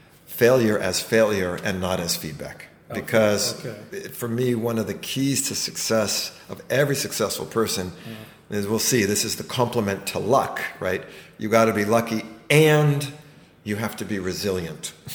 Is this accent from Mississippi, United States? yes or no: no; California, United States; I come from the Silicon Valley